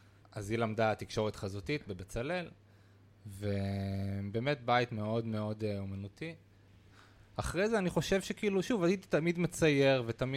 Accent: Holon, Tel Aviv District, Israel; אז כן, בחולון, ורק אחרי הצבא

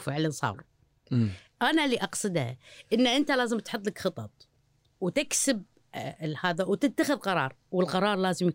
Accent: Kuwait; لأن إحنا نفسنا ككويتيين خلنا أقول قبل 15 سنة أفضل من الحين

